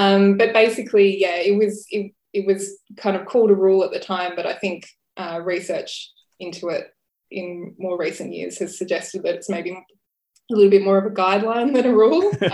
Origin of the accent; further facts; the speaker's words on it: Victoria, Australia; moved away as an adult; now in Adelaide, Australia; I'm from rural Victoria and I moved over to Adelaide a couple of years ago to start my PhD.